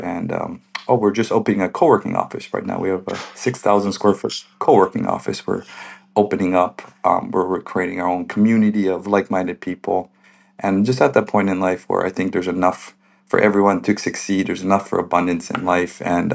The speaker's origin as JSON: {"language": "English", "town": "Pahoa", "region": "Hawaii", "country": "United States", "tie": "born or raised there", "said": "And I love growing up on the Big Island. Great, great place to grow up. Grew up very local, hunting, fishing, diving. I lost my pigeon. I don't have much pigeon anymore because I choose to."}